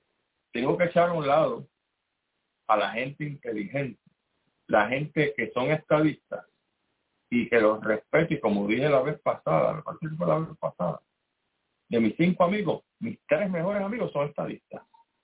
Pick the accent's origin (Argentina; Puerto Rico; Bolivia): Puerto Rico; Entonces, lo más doloroso, y lo digo como puertorriqueño